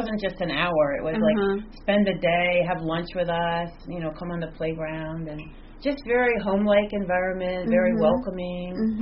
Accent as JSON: {"language": "English", "town": "Pikestown", "region": "New Jersey", "country": "United States", "tie": "born or raised there", "said": "Pikestown"}